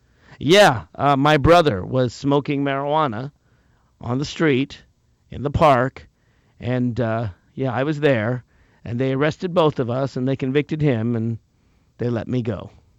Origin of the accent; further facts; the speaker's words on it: Virginia, United States; in my home state of Virginia, the governor, Terry McAuliffe, supports Medicaid expansion